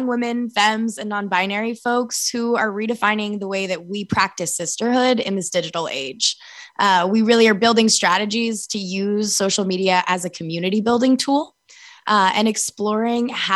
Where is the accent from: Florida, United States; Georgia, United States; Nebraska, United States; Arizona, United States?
Arizona, United States; pushing for better sex education in my hometown in Arizona